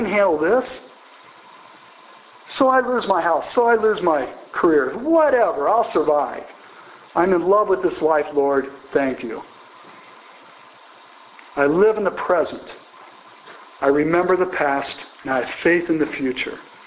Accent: Midwest, United States; because I come from Big Ten country, college sports, Big Ten, Midwest

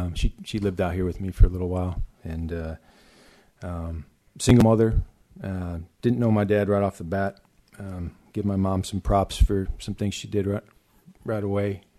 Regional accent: Kalamazoo, Michigan, United States; born there; So I was born in Kalamazoo, Michigan.

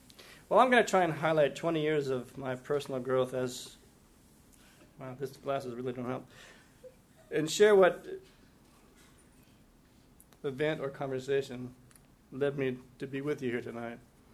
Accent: Camden, New Jersey, United States; born there; I was born in New Jersey, the Lady of the Lord's Hospital in Camden.

